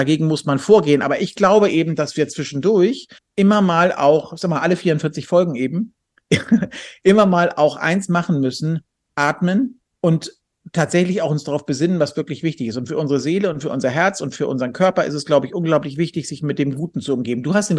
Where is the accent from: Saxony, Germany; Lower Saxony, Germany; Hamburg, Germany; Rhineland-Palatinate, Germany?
Hamburg, Germany; Als Hamburger